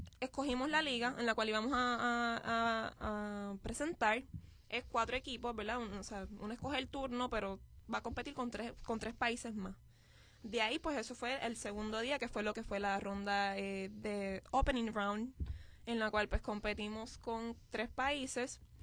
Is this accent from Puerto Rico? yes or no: yes; Puerto Rico; Porque uno se despide de la isla, pero uno dice que, o sea, uno se lleva el mejor recuerdo y la fuerza de que, o sea, si vamos a representar a Puerto Rico